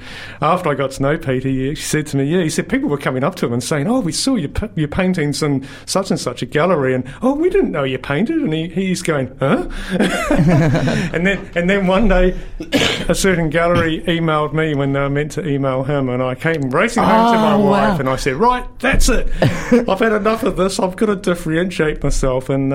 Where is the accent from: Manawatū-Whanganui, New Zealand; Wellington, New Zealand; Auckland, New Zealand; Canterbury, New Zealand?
Canterbury, New Zealand; Amberley; now in Dunedin, New Zealand; originally, in short, born and bred in North Canterbury from a farm, Broomfield Amberley.